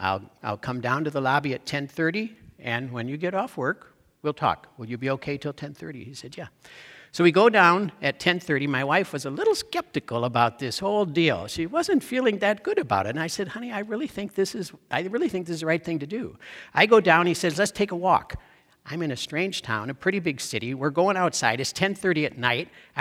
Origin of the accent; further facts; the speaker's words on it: Wisconsin, United States; So when I was in high school, growing up in Wisconsin, in the Vince Lombardi years, everybody's a Green Bay Packers fan, right?